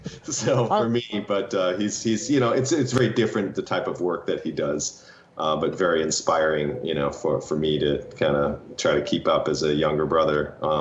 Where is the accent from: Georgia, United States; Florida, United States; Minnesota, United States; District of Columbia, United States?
Minnesota, United States; we grew up in Minnesota, and there was no entertainment business there really to speak of.